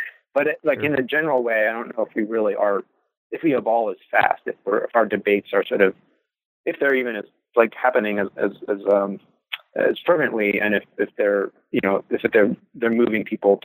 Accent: Kentucky, United States; And so growing up in Kentucky, I had a sense of, how race works in the South.

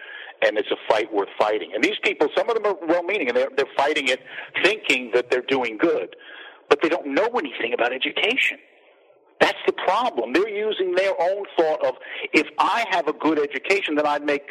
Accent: Long Island, New York, United States; I'm from Long Island originally, and on Long Island there is a school district that has the most amazing results from any test they give the kids.

